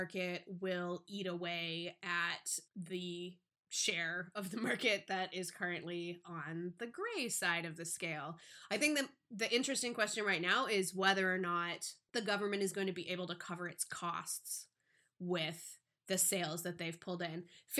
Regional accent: British Columbia, Canada; part of me as a British Columbian is a little bit embarrassed that we're like the worst province

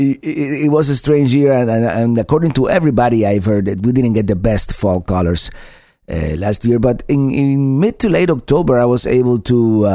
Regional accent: Florida, United States; I'm from Florida, so I have no concept of winter

